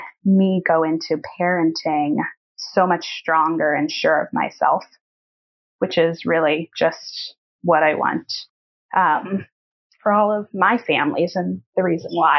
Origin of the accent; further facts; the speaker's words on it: Baltimore, Maryland, United States; born there; I was born in the Baltimore Birth Center when it first opened up.